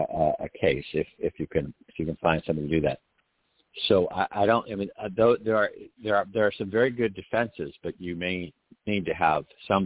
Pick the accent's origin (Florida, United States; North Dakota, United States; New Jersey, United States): Florida, United States; Now remember, I'm from Florida, but I'm not licensed in Florida, so I can only talk about generic ideas.